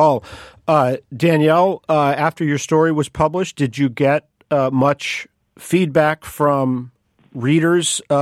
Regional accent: Somerset, Kentucky, United States; We've got Jackie on the line from Somerset, Kentucky, my home state.

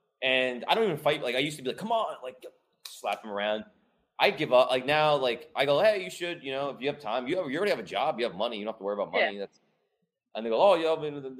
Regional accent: New Jersey, United States; Well, I grew up in New Jersey too.

